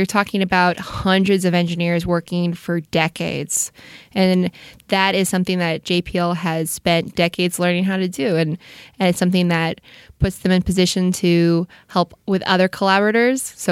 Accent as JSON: {"language": "English", "region": "California", "country": "United States", "tie": "born or raised there", "said": "I am. I grew up in Orange County, so LA proper, not so much, but Southern California has always been my home"}